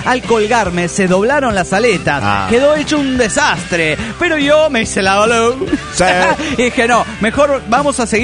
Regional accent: Cuba; moved away; Yo sí, soy de Cuba.

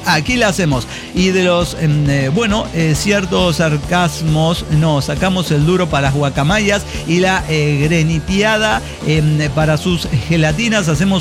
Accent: La Paz, Bolivia; now in Cochabamba, Bolivia; actualmente vivo en Cochabamba. Gracias a ello los conocí en la Troje, como les dije a ustedes, pero soy originario de La Paz. Estudiaba y trabajaba en el Alto.

